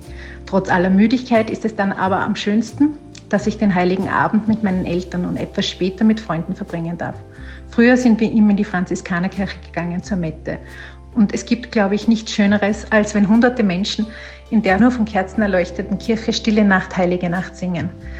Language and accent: German; Salzburg, Austria; einen großen Teil davon habe oder verbringe ich noch immer in meiner Heimatstadt Salzburg.